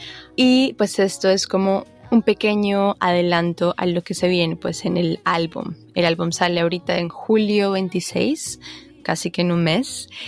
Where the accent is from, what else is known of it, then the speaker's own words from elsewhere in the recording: San Andrés, San Andrés, Providencia and Santa Catalina, Colombia; also born or lived in Bogotá; yo crecí en San Andrés Islas y bueno, nací en Bogotá, pero llevo la isla siempre en mi música y en el alma